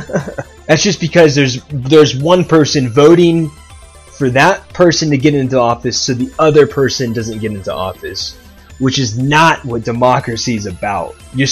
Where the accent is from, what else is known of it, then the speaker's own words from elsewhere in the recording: United States; And growing up in America, I definitely have always looked at the president as someone that I need to respect.